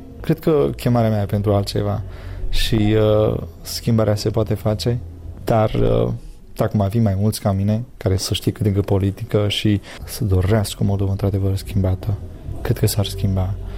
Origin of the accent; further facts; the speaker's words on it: Moldova; sunt din Republica Moldova, o țară mică, cu puțini oameni, dar cu inimă mare.